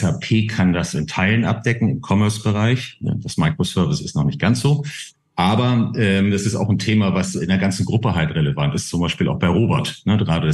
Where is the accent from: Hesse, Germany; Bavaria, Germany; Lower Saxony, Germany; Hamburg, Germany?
Hamburg, Germany; Als Hamburger. Und ich könnte eigentlich 8 Tage die Woche Fisch essen.